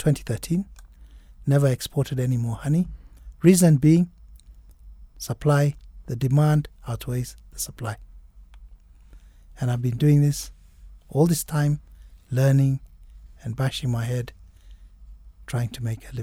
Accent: Kenya; now in Nairobi, Kenya; I'm a very much Kenyan, John. I think we're same age and I'm quite a Kenyan.

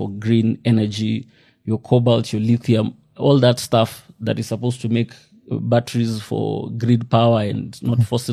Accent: Kenya; the US had access to our health data as Kenyan citizens

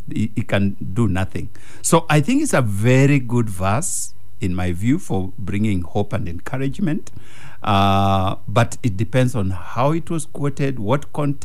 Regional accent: Kenya; And then I say, I'm from Kenya.

